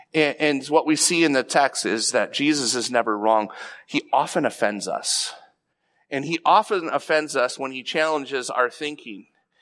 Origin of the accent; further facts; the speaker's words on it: Painesdale, Michigan, United States; down and coming into Painesdale, and I remember this feeling of being very, very overwhelmed. This is my hometown. This is the place where people knew me as a kid.